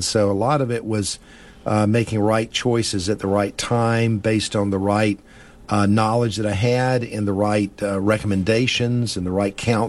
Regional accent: Columbia, South Carolina, United States; I grew up in Columbia, the capital city here, and went to the Citadel

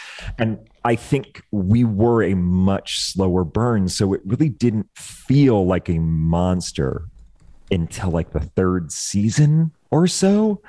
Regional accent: Maine, United States; My hometown has 2,000 people in it, and my closest neighbor was like a 3/4 of a mile. Like, you don't see anybody anyway. We were there all summer, and Maine is like an incredible place

